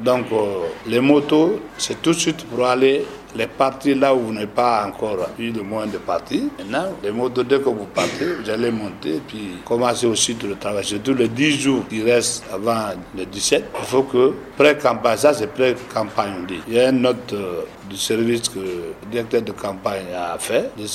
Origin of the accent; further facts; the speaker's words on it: Boké, Guinea; born there; Bien sûr, je dis Bokeh, même si je suis né là-bas, mais je suis national, je suis guinéen.